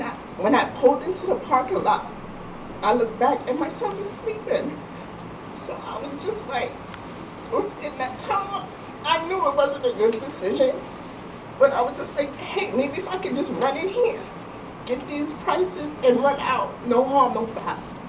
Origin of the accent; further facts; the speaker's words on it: New York, United States; now in Waterbury, United States; I have no family in Waterbury. We're from New York.